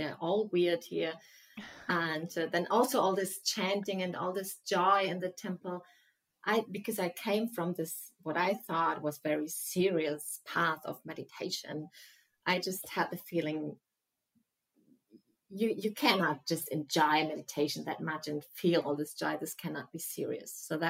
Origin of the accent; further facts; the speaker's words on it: Germany; English is a second language; And originally I'm from Germany.